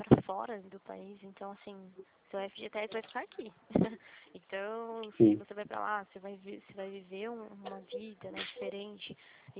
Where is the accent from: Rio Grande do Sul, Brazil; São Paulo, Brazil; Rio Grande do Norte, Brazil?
São Paulo, Brazil; Limeira; Eu sou aqui de Limeira, São Paulo. Sou de São Paulo.